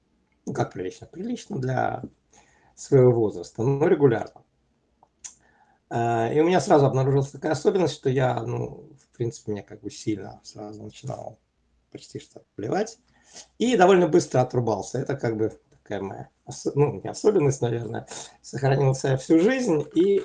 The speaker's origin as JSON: {"language": "Russian", "region": "Moscow", "country": "Russia", "said": "потому что сам я из Москвы."}